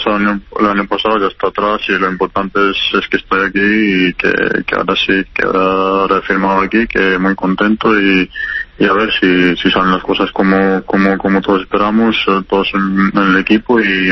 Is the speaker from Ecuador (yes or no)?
no; Serbia; now in Spain; soy de Serbia, nacido allí, pero España siento como mi país también.